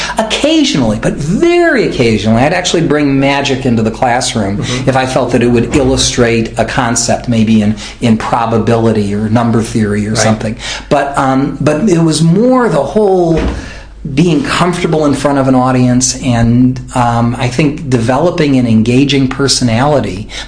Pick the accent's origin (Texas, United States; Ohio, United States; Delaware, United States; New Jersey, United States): Ohio, United States; Cleveland; this was growing up in Cleveland, Ohio